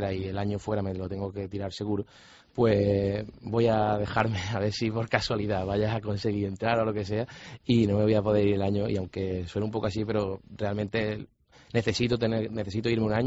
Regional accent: Rincón de la Victoria, Andalusia, Spain; a mí me gusta mucho correr por el paseo marítimo del Rincón de la Victoria, que es de donde yo soy

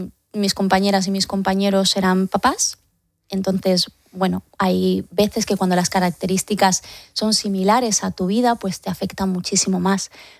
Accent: Andalusia, Spain; now in Madrid, Spain; yo soy andaluza y para nosotros pues eso, ese funeral también es un último acto social.

